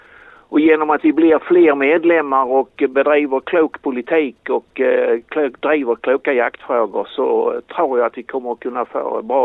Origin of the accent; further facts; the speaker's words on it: Skåne, Sweden; Alltså jag är ju lite bortskämd som skåning.